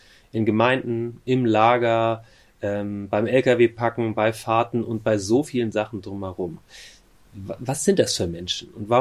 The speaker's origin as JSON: {"language": "German", "region": "Hamburg", "country": "Germany", "said": "In meiner Heimatgemeinde, wo ich ursprünglich herkomme, aus Hamburg, Sasel."}